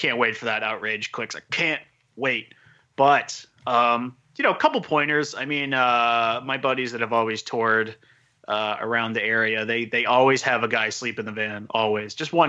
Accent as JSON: {"language": "English", "country": "Ireland", "said": "I am Irish, and I share the same sentiment."}